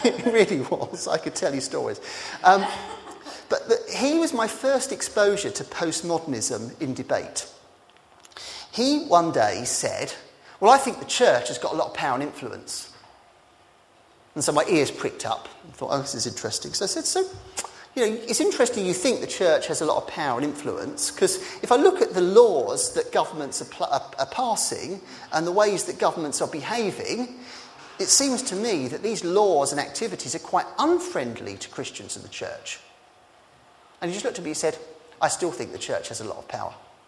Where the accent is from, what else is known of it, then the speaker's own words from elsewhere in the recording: East of England, United Kingdom; and I come from Essex, right? It just, you know, maybe I should have got a bit more Essex.